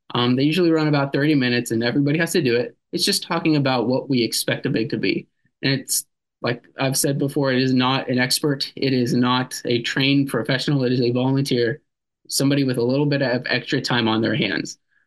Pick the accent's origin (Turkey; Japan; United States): United States; Latrobe, Pennsylvania; Sure. Oh, I'm a Latrobe native.